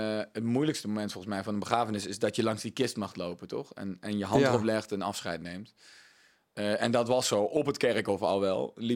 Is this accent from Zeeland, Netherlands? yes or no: no; Gelderland, Netherlands; Ik kwam uit Gelderland, niet uit Brabant.